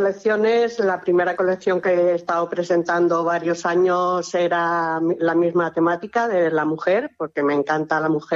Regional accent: Albacete, Castilla-La Mancha, Spain; Yo soy original de Albacete. Yo nací a orillas del río Mundo, en un viejo molino de cereales.

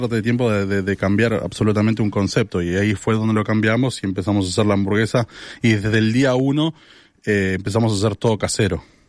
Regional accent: Argentina; now in Spain; Por el acento entiendo que entenderás que somos argentinos.

